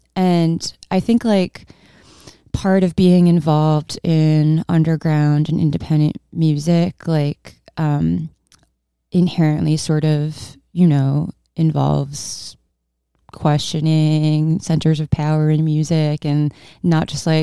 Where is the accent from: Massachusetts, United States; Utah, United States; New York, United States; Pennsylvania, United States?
New York, United States; Long Island; I've been writing about music since I was a teenager, for the local alt weekly, like growing up on Long Island.